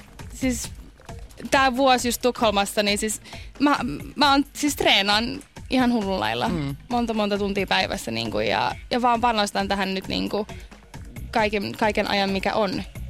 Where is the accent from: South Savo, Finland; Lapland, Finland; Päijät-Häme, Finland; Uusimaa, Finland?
Uusimaa, Finland; Inkoo; Mä oon niinku kotoisin Inkoon metsistä